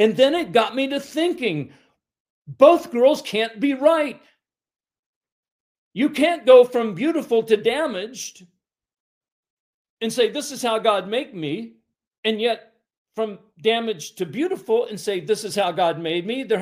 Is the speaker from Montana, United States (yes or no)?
no; Kentucky, United States; I was raised in Kentucky, and nothing against Kentucky. I like it.